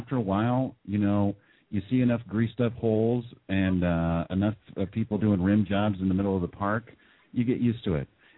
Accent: San Jose, California, United States; I grew up in the South Bay in San Jose, and I always had an affinity because we're kind of split down the middle as far as like location wise

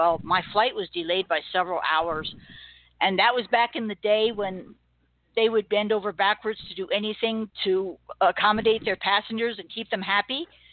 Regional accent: Long Island, New York, United States; Well, as a kid, I grew up out on Long Island in New York, and we were right in the flight path of Kennedy Airport.

